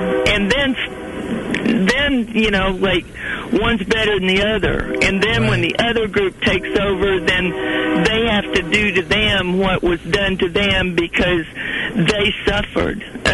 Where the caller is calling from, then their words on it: Independence, Missouri, United States; Kay, I'm from Independence.